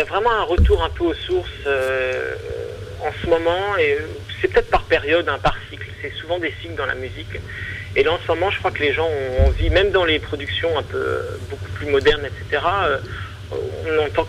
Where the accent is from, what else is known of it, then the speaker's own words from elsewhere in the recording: Paris, Île-de-France, France; Bah, et comme beaucoup, moi donc je viens de Paris, j'ai commencé.